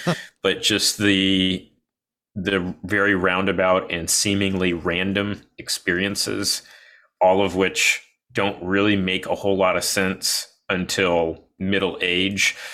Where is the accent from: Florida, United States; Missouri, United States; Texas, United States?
Florida, United States; also born or lived in Midwest; I grew up in the Midwest. Well, I was born in the Midwest and grew up in Florida.